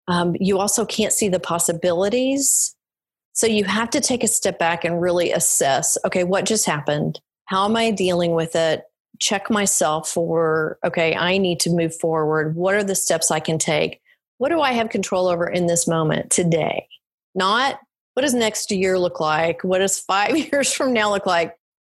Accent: the South, United States; I grew up in the South.

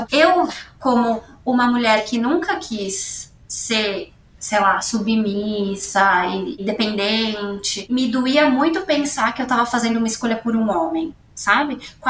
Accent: Brazil; Eles percebem pelo sotaque e perguntam, ah, da onde você é e tal. E daí quando você fala Brasil, parece que vira algo exótico, assim, sabe? Eles falam, nossa, você é do Brasil.

